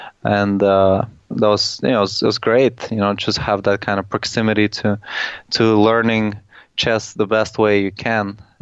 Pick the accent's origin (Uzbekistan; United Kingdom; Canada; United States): Uzbekistan; Tashkent; Well, I grew up in the capital, and you know, it's transformed quite a bit